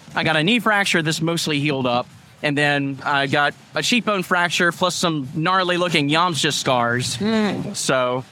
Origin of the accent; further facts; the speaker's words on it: Mobile, Alabama, United States; I'm from Mobile, Alabama.